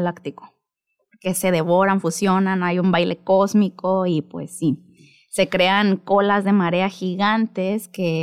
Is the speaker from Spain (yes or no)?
no; Santa Rosalía, Baja California Sur, Mexico; also born or lived in Guadalajara / Mexico City / Morelia; Yo nací en Santa Rosalía, siempre sudcaliforniana, viví un tiempo acá y pues estuve 12 años fuera.